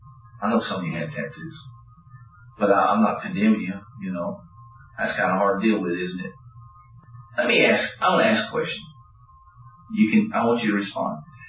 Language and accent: English; Dallas, Texas, United States; I grew up in Dallas, go and pitch a nickel on a plate, you get a free chicken or a duck, take them home.